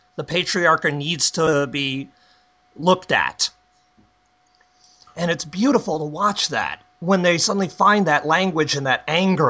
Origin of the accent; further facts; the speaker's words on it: New York, United States; I'm a New Yorker.